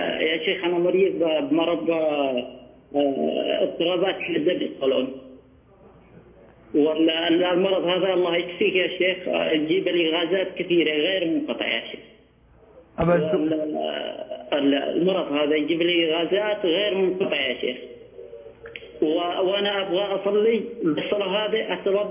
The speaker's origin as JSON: {"language": "Arabic", "country": "Yemen", "lives_now": "Saudi Arabia", "said": "وأنا بالمملكة العربية السعودية وأنا يمنية الجنسية،"}